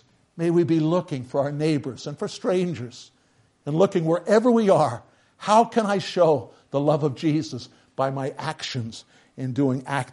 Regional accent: New York City, New York, United States; no, I grew up in New York City. I'm used to the subways in New York City and so forth.

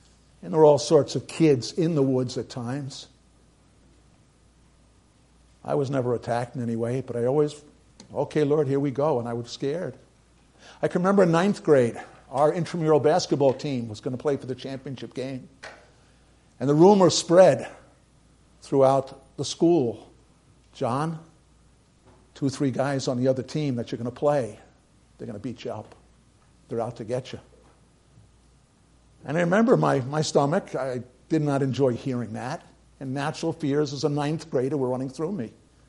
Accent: New York City, New York, United States; I grew up in New York City. You all know that.

